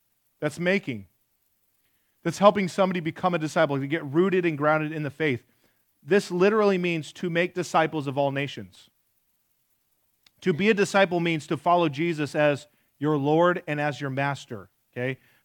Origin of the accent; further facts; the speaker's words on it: Michigan, United States; Man, I grew up in West Michigan, and my parents took me to church from the womb